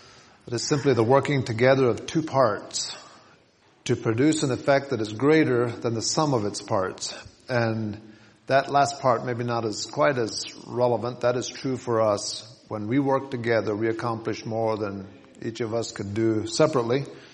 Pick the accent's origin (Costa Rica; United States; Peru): Costa Rica; English is a second language; So I grew up in Costa Rica, 8th grade education, and I say I grew up in the bushes, and I did not learn English.